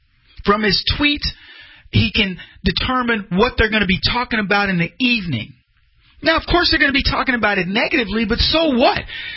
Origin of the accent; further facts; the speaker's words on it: United Kingdom; accent: British; I wouldn't be like, suddenly I don't have my British accent. Where did it go?